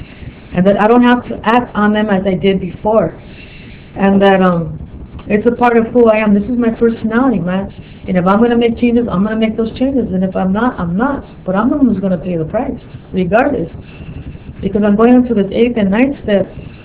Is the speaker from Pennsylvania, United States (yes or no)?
no; East Los Angeles, California, United States; I grew up in East LA. I don't know anybody that's really gay.